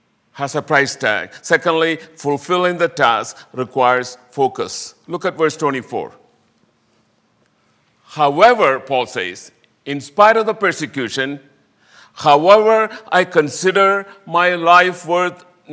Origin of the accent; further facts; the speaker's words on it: India; English is a second language; now in United States; I'm speaking not as an Indian to you this morning. I have been more than two-thirds of my life in America. I'm speaking to you as an American Christian.